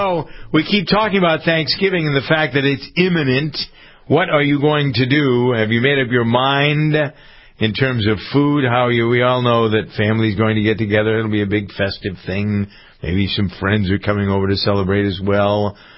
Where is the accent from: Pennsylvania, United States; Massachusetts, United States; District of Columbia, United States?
Massachusetts, United States; Boston; I'm a patron of Boston Market. And it isn't just because I'm from Boston.